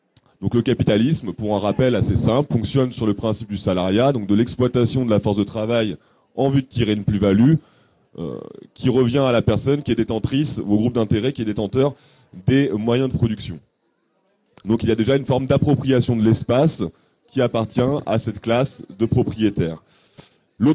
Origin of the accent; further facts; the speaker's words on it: Caen, Normandy, France; Moi, je suis de Caen, je suis pas de Bordeaux